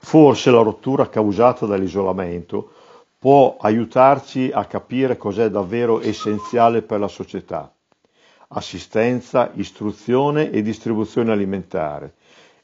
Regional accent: Cremona, Lombardy, Italy; ingegnere, sono di Cremona.

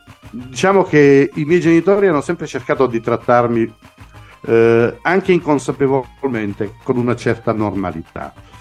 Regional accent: San Paolo Albanese, Basilicata, Italy; born there; io sono nato a San Paolo Albanese, un paesino piccolissimo della Basilicata. All'epoca erano circa 500 le anime che vivevano in quel paese, ora si sono pressoché dimezzate, se non di meno.

